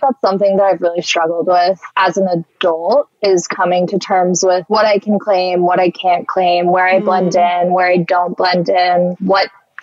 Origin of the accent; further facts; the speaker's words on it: Austin, Texas, United States; moved away as an adult; now in Berkeley, United States; I was born in Austin, Texas. Grew up there for the first, 23 years of my life. And then moved out to the Bay Area, to Berkeley, for grad school. And I've been here ever since.